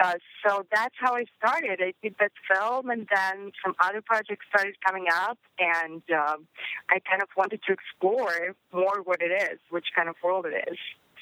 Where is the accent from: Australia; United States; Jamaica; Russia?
Russia; Siberia; I'm from Siberia, from Russia, and I think it's a little bit warmer in Pittsburgh, maybe, but it's kind of close, similar weather. And I grew in a really small town.